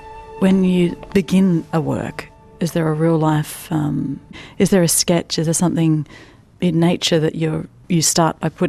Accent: Tasmania, Australia; I'm a painter from Tasmania, and I've been painting for a really long time.

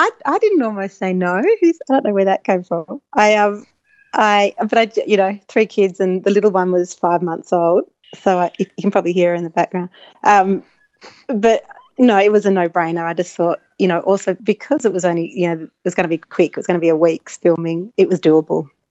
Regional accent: Canberra, Australian Capital Territory, Australia; I grew up in Canberra

